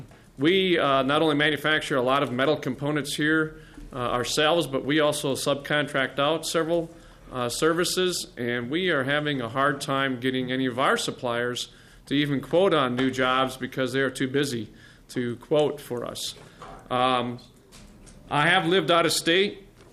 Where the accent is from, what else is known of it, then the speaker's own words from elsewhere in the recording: St. Cloud, Minnesota, United States; I am from St. Cloud, Minnesota, and I thank you for your efforts there. My hometown, I went to high school there, just south of St. Cloud on 94 as you drive up there.